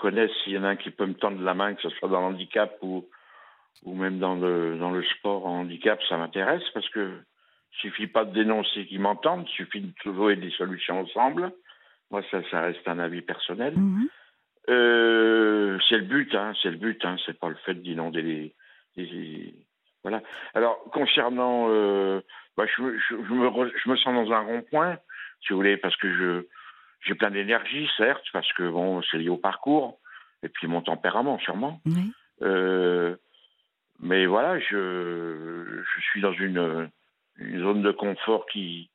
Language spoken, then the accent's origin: French; Paris, Île-de-France, France; Moi, je viens de Paris, je bosse à Paris, donc je connais bien Paris.